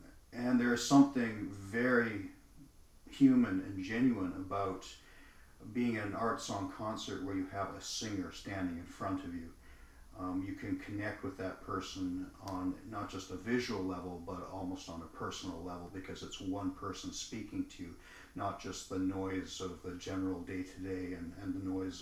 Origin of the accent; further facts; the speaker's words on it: Canada; Yeah, I'm a Canadian composer